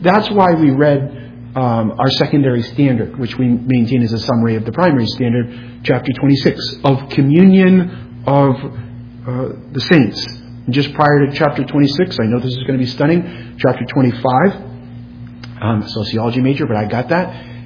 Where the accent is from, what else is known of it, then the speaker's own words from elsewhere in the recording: United States; I've been born in America. I've mainly only ever been in America. I'm an American.